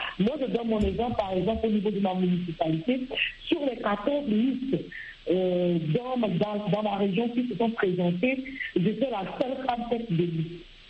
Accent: Togo; Je dirais que chez moi au Togo, la participation des femmes reste encore minoritaire.

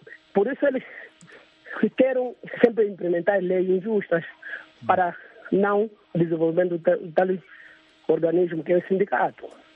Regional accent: Malanje, Angola; born there; Mas o município onde eu nasci, que é em Malanje, tem que andar lá 28 quilômetros da cidade de Malanje, não tem energia elétrica.

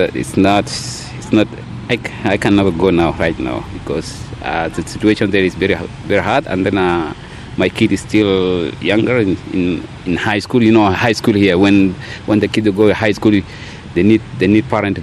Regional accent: Khartoum, Sudan; English is a second language; I'm growing up in Khartoum

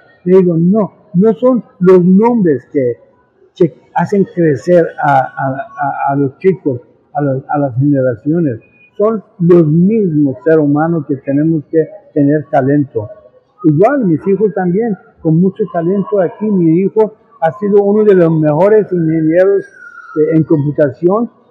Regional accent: Nicaragua; now in Costa Rica; tradiciones, mis idiomas, mi cultura persa, todo lo he mantenido. Igual, cuando voy a Nicaragua, soy nicaragüense.

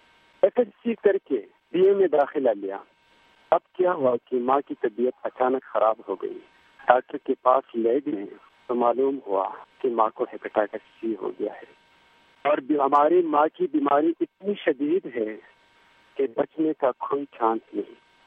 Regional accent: Saidu Sharif, Khyber Pakhtunkhwa, Pakistan; born there; اور میں ضلع سوات کا ایک چھوٹے سے گاؤں سید الشریف میں پیدا ہوا ہوں.

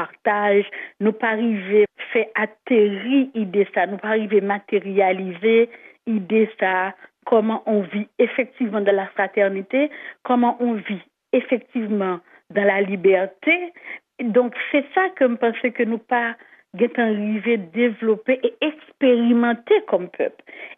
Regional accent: Haiti; moi, en tant qu'haïtienne

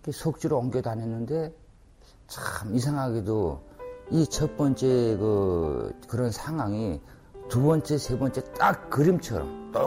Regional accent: North Korea; now in South Korea; 우린 저 북한에서 온 탈북자인데

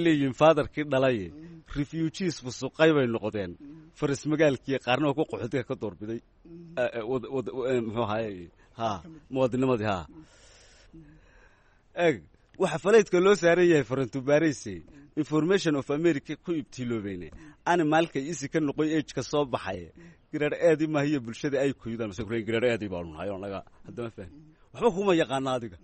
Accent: Berbera, Sahil, Somalia; also born or lived in Las Khorey; Waxaan ku dhashay magaalada Lasqoray, gobolka Senaag. Waxaan ku barbaaray magaalada Berbera. Sanadkan dhashay waxaan dhashay 1980 sida hooyaday iigu sheegtay.

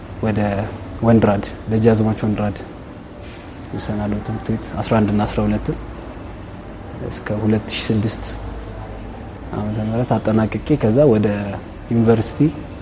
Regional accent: Addis Ababa, Ethiopia; ተወልጄ ያደግኩት አዲስ አበባ ነው። ከኬጂ እስከ 10ኛ ክፍል ሰላም የህፃናት ማሳደጊያ መንደር ብዙዎች ያውቁታል፣ ታዋቂ ትምህርት ቤት ነው። እዛ ነው እስከ 10 የነበረኝን ትምህርት የጨረስኩት።

